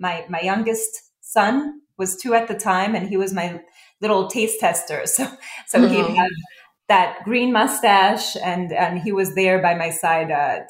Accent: Brooklyn, New York, United States; also born or lived in Israel; I grew up in Israel as well as here in Brooklyn, New York.

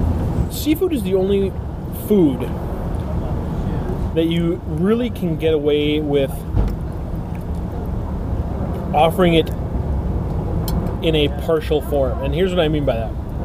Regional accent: Minnesota, United States; And what's funny is like, growing up in Minnesota, we've all got relatives who live out on the lake.

